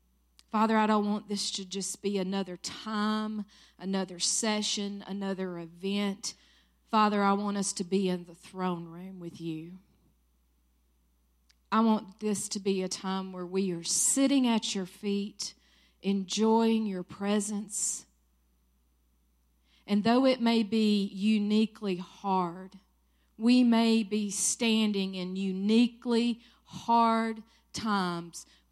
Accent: Seneca, South Carolina, United States; Born and raised right here in Seneca, South Carolina.

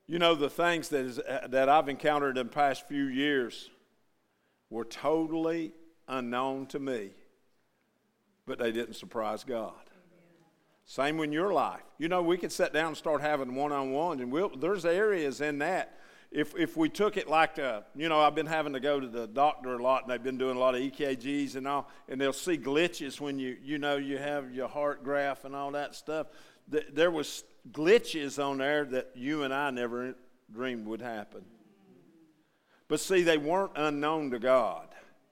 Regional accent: Tennessee, United States; I was young growing up in East Tennessee.

